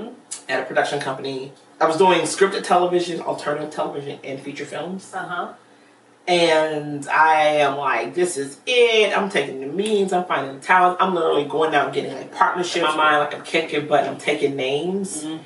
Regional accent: Miami, Florida, United States; also born or lived in Philippines; I am from Miami, Florida. I was born in the Philippines to Air Force parents, but my mom is born and raised in Miami, and so that's where we settled.

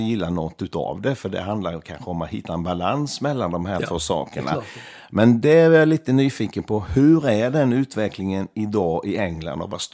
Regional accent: Sweden; Men som svensk har man också känt ibland att det här blir overcoaching.

